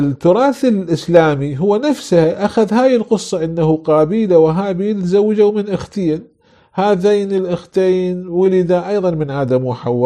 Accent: Iraq; عندنا في العراق

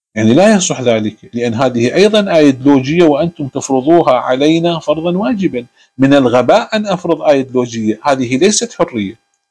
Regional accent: Iraq; يعني مثلا عندنا في العراق أو في مكان أخرى

